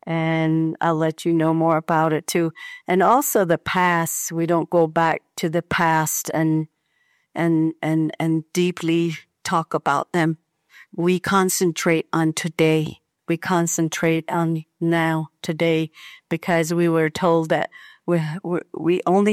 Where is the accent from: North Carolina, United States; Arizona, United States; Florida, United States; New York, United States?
Arizona, United States; Canyon de Chelly; the girl with a brown horse. And I'm from Canyon de Chelly.